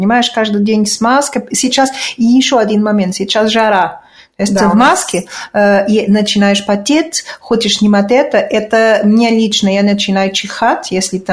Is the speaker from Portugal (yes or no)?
yes; Lisbon, Portugal; Да, я вообще из Лиссабона и болею за